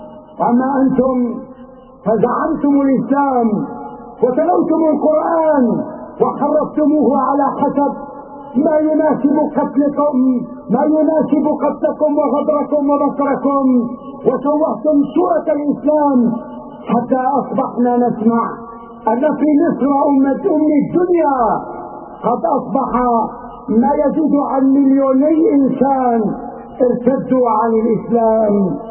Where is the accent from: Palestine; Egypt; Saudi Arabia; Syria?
Syria; نحن سوريون